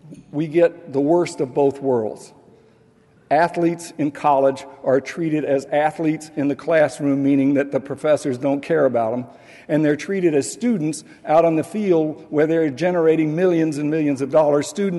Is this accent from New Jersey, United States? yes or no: no; Atlanta, Georgia, United States; when I was growing up in Atlanta, I was taught that the Civil War had nothing to do with slavery.